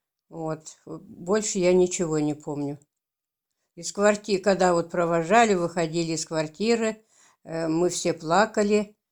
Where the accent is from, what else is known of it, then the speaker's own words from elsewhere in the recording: Abushevo, Kemerovo Oblast, Russia; born there; Я родилась 15 мая 1938 года в село Абушево Промышленского района Кемеровской области.